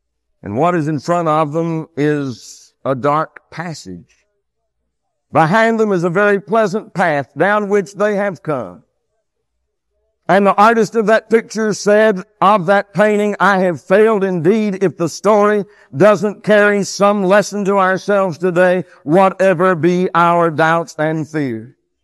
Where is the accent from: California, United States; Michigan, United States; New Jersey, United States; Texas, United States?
Texas, United States; Austin; I can recall as a lad growing up in Austin, Texas, I used to like to go down and watch the Austin Senators play baseball.